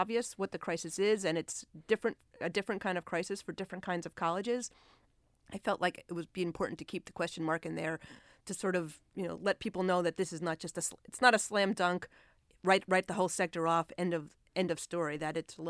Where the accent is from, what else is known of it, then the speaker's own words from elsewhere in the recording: New Jersey, United States; And I'm also from New Jersey, so that resonated with me.